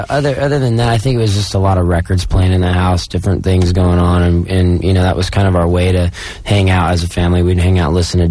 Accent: Bakersfield, California, United States; Yeah, we're all from Bakersfield.

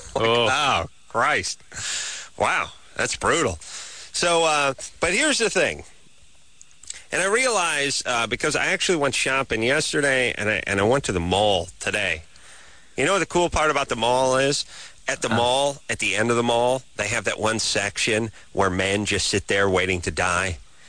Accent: North Hollywood, California, United States; My hometown, NoHo.

